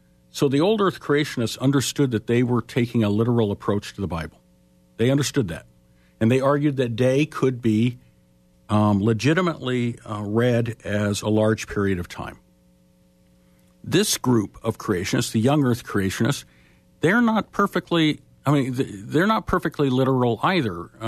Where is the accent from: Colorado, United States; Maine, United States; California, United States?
Colorado, United States; Denver; I grew up in Denver, and when Genesis Flood hit, my father went crazy